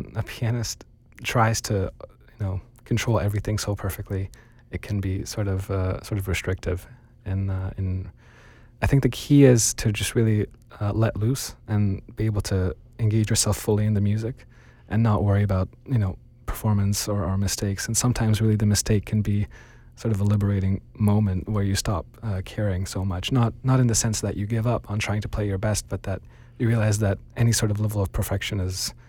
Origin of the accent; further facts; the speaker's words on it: Toronto, Ontario, Canada; I'm from Toronto, Canada, and I am 19 years old.